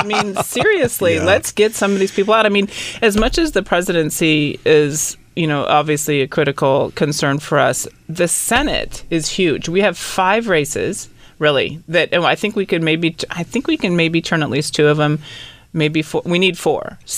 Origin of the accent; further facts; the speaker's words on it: Sacramento, California, United States; I was born and raised in Sacramento.